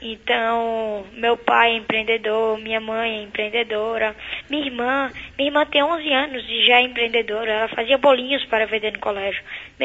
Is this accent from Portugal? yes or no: no; Alagoas, Brazil; Sururu Valley, que é o Vale do Silício Alagoano, de onde eu vim.